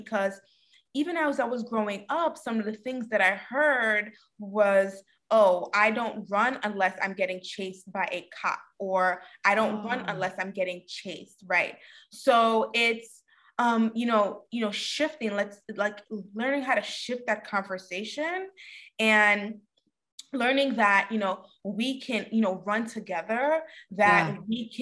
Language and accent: English; Brooklyn, New York, United States; Because what I saw from my experience growing up in Brooklyn, New York, and living in that community, I did not think that Black people ran.